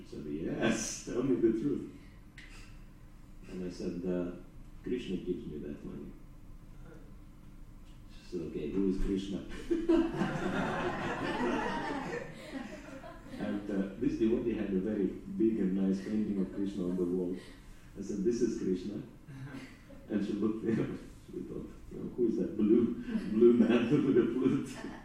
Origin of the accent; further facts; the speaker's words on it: Russia; English is a second language; now in United Kingdom; I said, yeah, originally I'm from Russia.